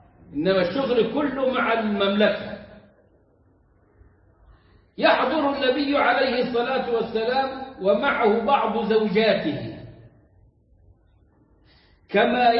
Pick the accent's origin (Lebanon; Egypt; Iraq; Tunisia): Egypt; تسمع في ألفاظ العوام والمشايخ والدراويش عندنا في مصر